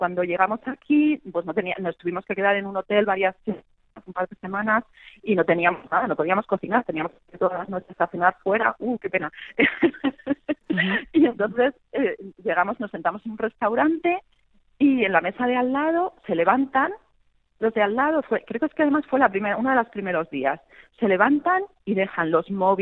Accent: Spain; yo, bueno, pues soy mayor, ya, vamos, mayor que tú por la voz que te oigo, pero yo crecí en España en los 70, los 80

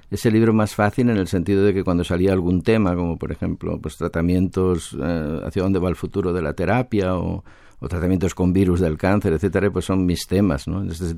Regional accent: Oviedo, Asturias, Spain; born there; moved away as an adult; also born or lived in Barcelona; yo nací en Oviedo, empecé a estudiar medicina en Oviedo

